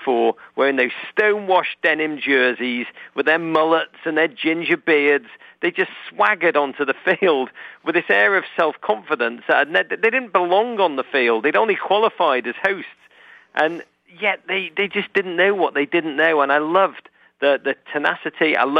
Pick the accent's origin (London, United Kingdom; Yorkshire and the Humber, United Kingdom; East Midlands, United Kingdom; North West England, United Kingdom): North West England, United Kingdom; Liverpool; moved away as an adult; now in Chicago, United States; I grew up in Liverpool, you know, watching just John Hughes movies, every kind of sitcom, Charles in Charge, Miami Vice, Northern Exposure, dreaming of America. I came over here right after college, moved to Chicago